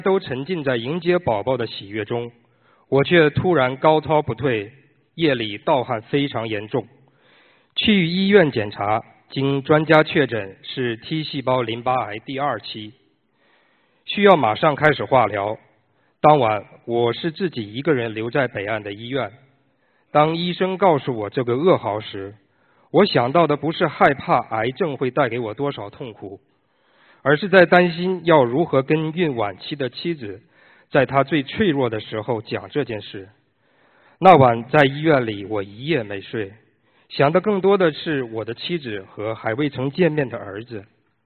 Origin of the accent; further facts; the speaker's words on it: New Zealand; 大家好，我是来自新西兰的同修